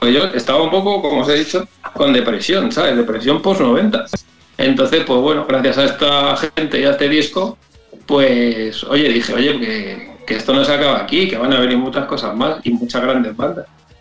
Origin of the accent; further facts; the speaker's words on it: Valdepeñas de Jaén, Andalusia, Spain; un día, estando en mi pueblo, en Valdepeñas de Jaén, el auténtico Valdepeñas